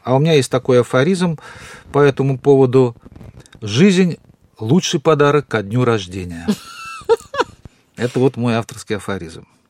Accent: Saint Petersburg, Russia; born there; Я теоретик, поскольку родился в Петербурге.

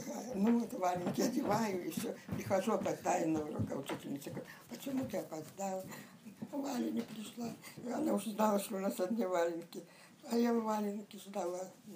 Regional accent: Novokuznetsk, Kemerovo Oblast, Russia; В 1937 году мы приехали в Новокузнецк. И так я вот до сих пор в Новокузнецке живу.

